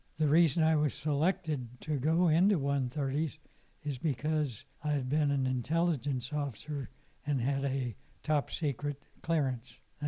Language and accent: English; California, United States; And I was from California, so I thought, because my family was here in California, they didn't go with me overseas. I wanted to come back to the West.